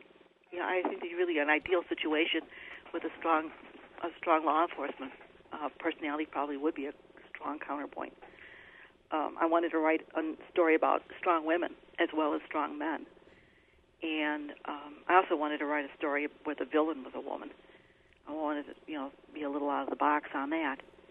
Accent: Chicago, Illinois, United States; Of course, Chicago is my hometown, so I know it very, very well.

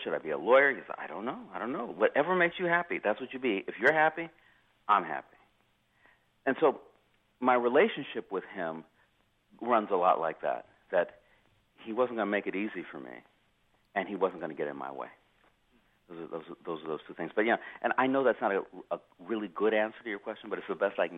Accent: California, United States; I'm an only child, born and raised in California.

